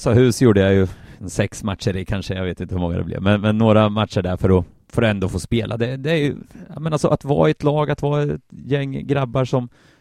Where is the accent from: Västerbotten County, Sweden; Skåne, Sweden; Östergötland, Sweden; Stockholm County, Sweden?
Östergötland, Sweden; Linköping; förutom när jag var juniortränare någon gång eller för något pojklag hemma i Linköping